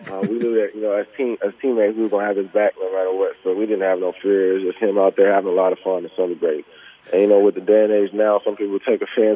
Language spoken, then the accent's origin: English; Illinois, United States; also born or lived in California; Being that growing up in Illinois, I used to drink sweet tea all the time. So I moved to California